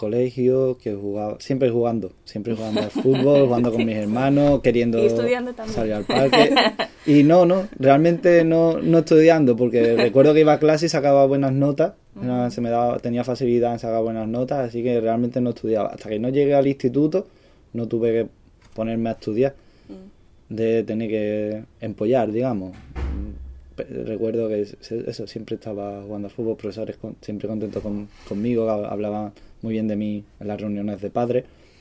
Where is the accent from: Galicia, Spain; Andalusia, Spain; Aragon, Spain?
Andalusia, Spain; Seville; Sí, nací en Sevilla.